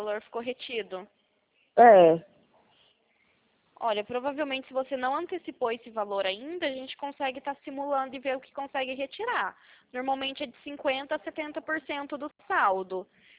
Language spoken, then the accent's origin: Portuguese; Arapongas, Paraná, Brazil; Eu sou daqui de Arapongas, no Paraná.